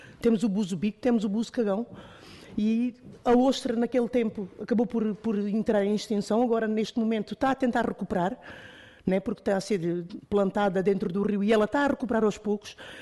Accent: Setúbal, Portugal; porque eu sou de Setúbal, sou nascida e criada ali

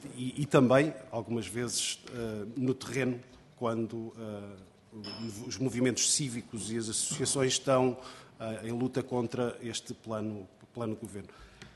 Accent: Beira, Portugal; now in Minho, Portugal; eu não sou minhoto, eu sou beirão, estou no Minho há 5 anos, mas creio que já posso dizer que sou minhoto. Por afinidade, por escolha, melhor, por escolha, sou minhoto por escolha.

